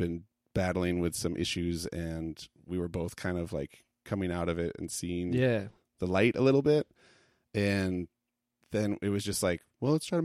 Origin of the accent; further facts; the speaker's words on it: Hopkins, Minnesota, United States; We grew up in Hopkins, the band that I played in.